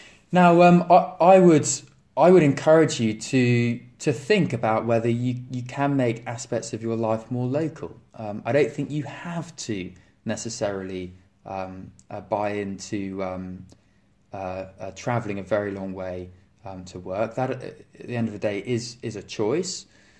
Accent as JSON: {"language": "English", "country": "United Kingdom", "said": "We get awkward talking about anything deep and meaningful as British people."}